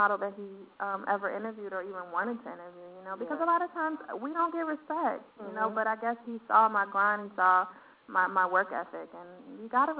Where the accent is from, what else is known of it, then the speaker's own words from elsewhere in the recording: Puerto Rico; born there; I was born in Puerto Rico. I'm Puerto Rican, Trinidadian, Creole.